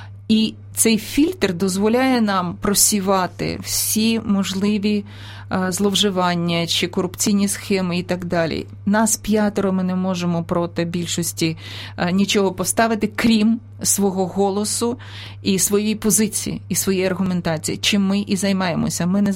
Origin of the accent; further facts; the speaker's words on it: Kyiv, Ukraine; що я корінна киянка в третьому поколінні інтелігенції